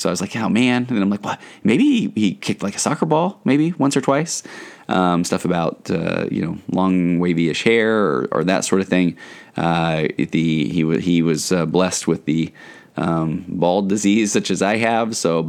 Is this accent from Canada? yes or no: no; Utah, United States; I grew up in Utah, and had come out